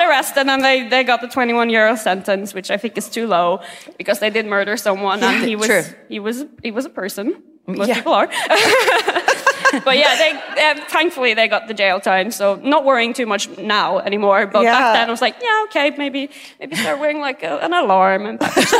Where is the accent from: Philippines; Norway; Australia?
Norway; Bergen, Vestland; I'm from Bergen.